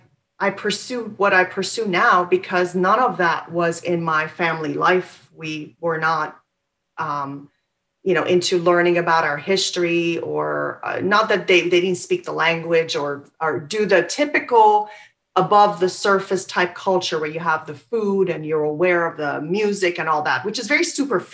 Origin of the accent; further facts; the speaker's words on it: Missouri, United States; I grew up in Missouri.